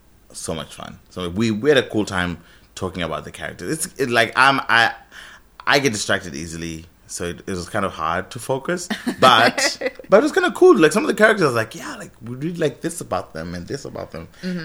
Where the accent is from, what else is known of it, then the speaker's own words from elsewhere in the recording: Zimbabwe; I'm from Zimbabwe and I'm black, you know, I'm pretty dark skinned.